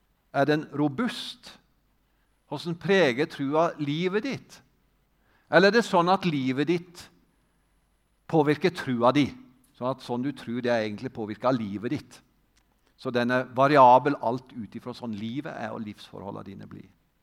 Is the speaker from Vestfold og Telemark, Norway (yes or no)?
yes; Treungen, Vestfold og Telemark, Norway; Jeg sang en sang når jeg var på søndagsskolen i Frikirka hjemme i Treungen.